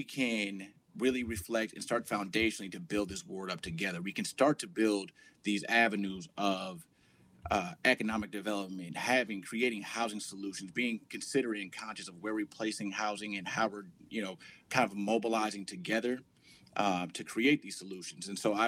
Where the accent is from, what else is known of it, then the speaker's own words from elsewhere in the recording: Minneapolis, Minnesota, United States; I'm born and raised in North Minneapolis, third generation resident of North Minneapolis, meaning my parents, my mother grew up over north in Ward 5, and my grandparents came here in the 1960s.